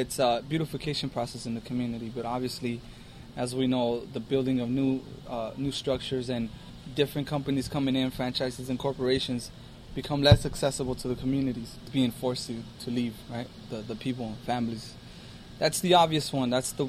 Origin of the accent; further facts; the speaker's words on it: Los Angeles, California, United States; I'm from Los Angeles. What I do is it's what's considered hip-hop. It's underground hip-hop from Los Angeles.